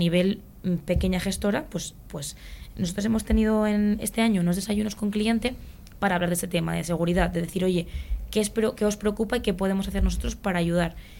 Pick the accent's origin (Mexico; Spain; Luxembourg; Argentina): Spain; somos españoles y que tenemos como en los genes esta competición, esta competitividad.